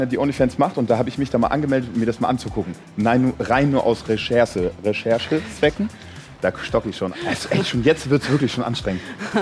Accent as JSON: {"language": "German", "region": "Hamburg", "country": "Germany", "tie": "born there", "said": "In Hamburg."}